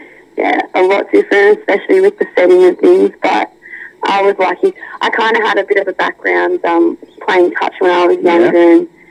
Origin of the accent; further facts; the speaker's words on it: Tamworth, New South Wales, Australia; Yes, born and raised in Tamworth. I've been in my own life, grown up playing sport here.